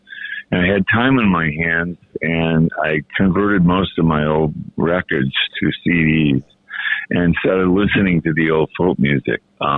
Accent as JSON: {"language": "English", "town": "Melrose", "region": "Massachusetts", "country": "United States", "tie": "born or raised there", "said": "Well, I grew up in Melrose, which at the time, which was the mid-50s, was morphing from partly a farm community into an absolute part of the belt of suburbia."}